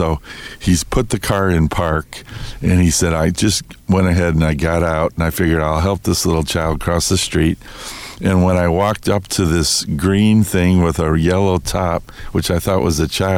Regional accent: Des Plaines, Illinois, United States; it's going to be in Des Plaines, my hometown.

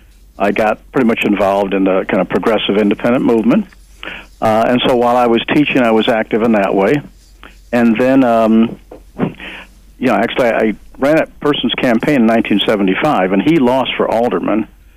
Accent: Illinois, United States; I was born in Illinois, but mostly raised in the suburbs. So I didn't really know Chicago well

